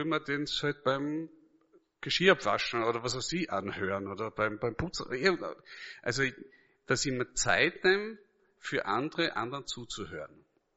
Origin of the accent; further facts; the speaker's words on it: Styria, Austria; wohnt noch immer in seiner Heimatstadt in Kapfenberg, in der Nähe von meiner Heimatgemeinde.